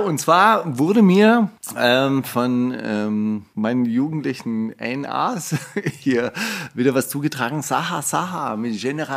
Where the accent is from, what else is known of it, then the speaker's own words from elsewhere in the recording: Stuttgart, Baden-Württemberg, Germany; also wie gesagt, ich bin ja in Stuttgart aufgewachsen